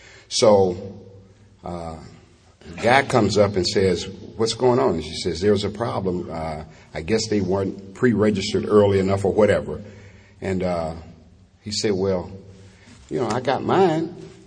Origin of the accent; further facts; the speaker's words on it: Detroit, Michigan, United States; I grew up in Detroit. And snow and ice and wind and cold weather is in those areas.